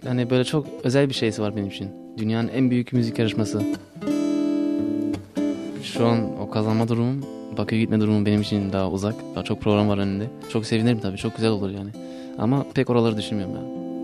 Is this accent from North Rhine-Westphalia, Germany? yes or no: yes; Bielefeld, North Rhine-Westphalia, Germany; 21 yaşındayım. Bielefeld'te doğdum, büyüdüm. Orada yaşıyorum.